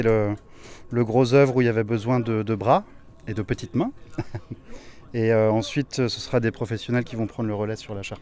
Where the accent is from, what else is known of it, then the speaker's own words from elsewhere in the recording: Grenoble, Auvergne-Rhône-Alpes, France; moved away; Voilà, je viens de Grenoble, je me suis installé il n'y a pas longtemps en Bretagne